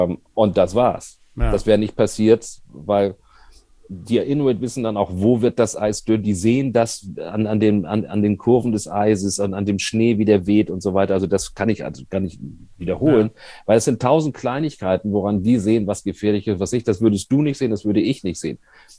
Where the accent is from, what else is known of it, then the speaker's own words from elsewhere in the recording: Hamburg, Germany; ich bin eigentlich in Hamburg groß geworden, ja.